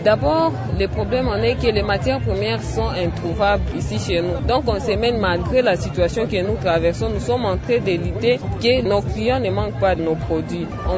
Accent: Bukavu, South Kivu, DR Congo; now in Goma, DR Congo; Quand je suis arrivée à Goma, parce que je viens de Bukavu, il n'y avait pas de champignons.

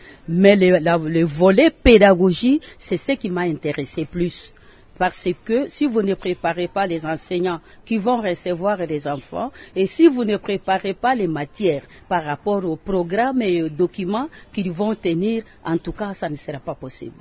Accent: Kasaï, DR Congo; Je viens de la province de Kasaï 2.

